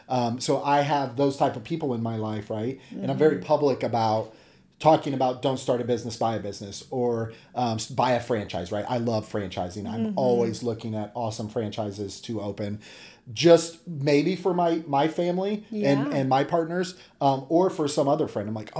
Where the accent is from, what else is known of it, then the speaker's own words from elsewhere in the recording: Ohio, United States; we're both hillbillies from Ohio. We did not have a lot of money.